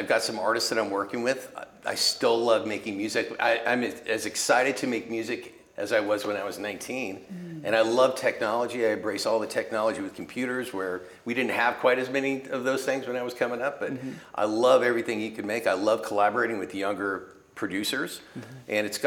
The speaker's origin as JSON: {"language": "English", "region": "California", "country": "United States", "said": "I'm from Marin. It's a very small community."}